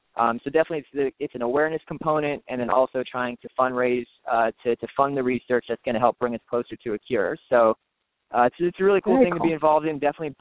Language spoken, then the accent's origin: English; Fort Lauderdale, Florida, United States; The Sun Sentinel newspaper down in Fort Lauderdale, which is my hometown